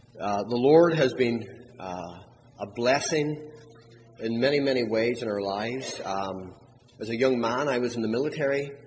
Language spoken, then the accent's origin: English; Belfast, Northern Ireland, United Kingdom; born there; So I was born in Belfast. I pastored in the north of Ireland, which is the United Kingdom. I pastored there for about 7 years, and then I pastored for about 10 years in Pittsburgh